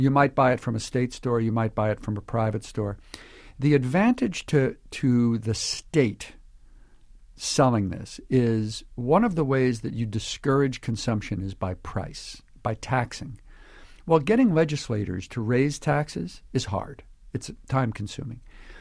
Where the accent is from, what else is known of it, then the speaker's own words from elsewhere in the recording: Colorado, United States; Well, it's not decriminalized where I come from. We moved here 6 months ago from Colorado.